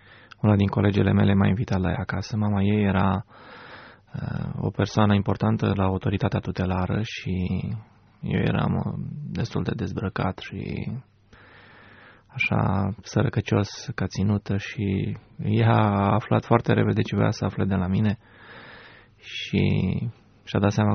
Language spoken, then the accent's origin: Romanian; Bucharest, Romania; also born or lived in Craiova; Am crescut în București și am început acolo pe la 6 ani și ceva, pentru că am crescut într-o familie dezorganizată, tot colindat de la Craiova la București